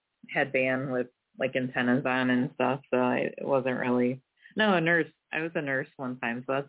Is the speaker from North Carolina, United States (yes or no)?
no; Chicago, Illinois, United States; I'm from the Chicagoland area, and I'm with Melaleuca.